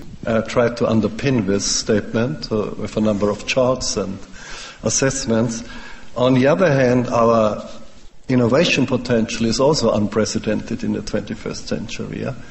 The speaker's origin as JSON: {"language": "English", "country": "Germany", "second_language": "English", "said": "Finally, because I'm coming from Germany now."}